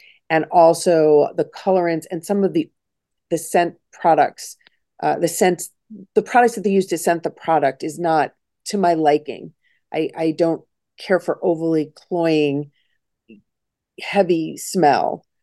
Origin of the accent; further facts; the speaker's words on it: Long Island, New York, United States; We're from Long Island, so we know all about that, sitting in the sun too long.